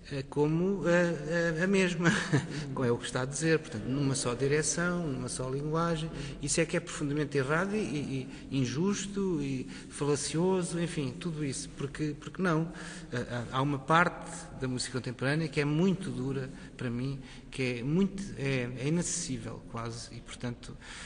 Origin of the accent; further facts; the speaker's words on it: Portugal; Porque, quer dizer, eu sou português.